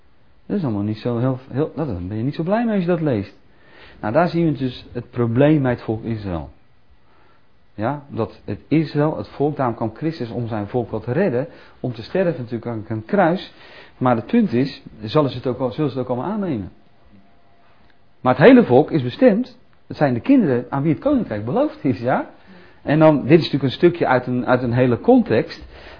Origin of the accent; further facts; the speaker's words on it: Netherlands; born there; Ik ben gewoon geboren in Nederland. Ik heb geen relatie met God de Vader, met verbonden en de wet. Ik woonde ook niet in een land, Israël. Ik ben ook niet besneden. Ik kom ook niet bij Abraham vandaan.